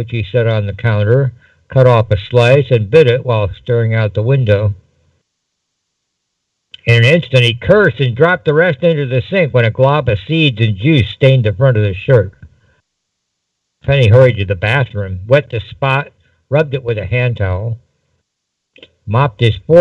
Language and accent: English; Moonrock Lake, Ohio, United States; born or raised there